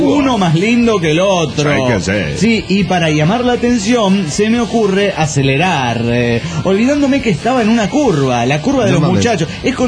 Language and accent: Spanish; Ciudad Cuauhtémoc, Chihuahua, Mexico; Soy el autosuicida de Ciudad Cuauhtémoc, Chihuahua, México.